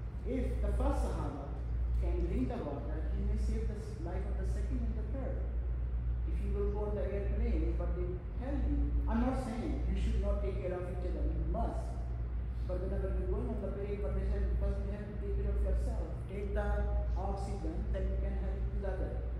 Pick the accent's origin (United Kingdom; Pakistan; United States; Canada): Pakistan; I'm from Pakistan.